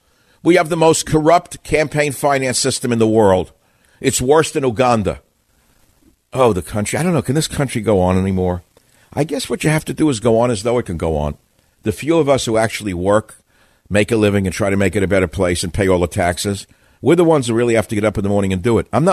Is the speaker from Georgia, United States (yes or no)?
no; New York, United States; accent: New York; I said it too fast. I'm speaking New Yorkese again.